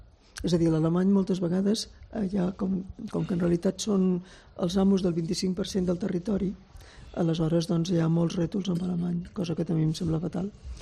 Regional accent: Balearic Islands, Spain; Les balears, jo soc mallorquina.

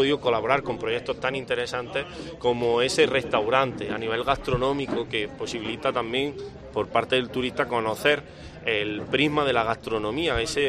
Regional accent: Úbeda, Andalusia, Spain; soy de Úbeda, como saben ustedes

